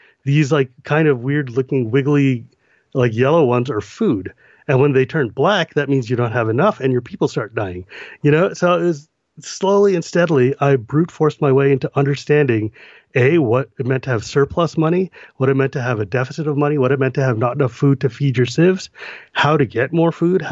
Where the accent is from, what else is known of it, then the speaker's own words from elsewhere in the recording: California, United States; also born or lived in Massachusetts; I grew up in California and I moved to central Massachusetts. And when I was in Massachusetts, I was kind of a lonely kid in the middle of, like, you know, a very rural part of the state.